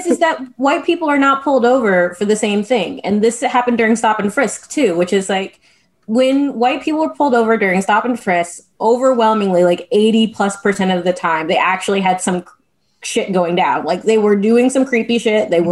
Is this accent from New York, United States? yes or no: yes; New York, United States; And I was like, I'm from New York. What in the world?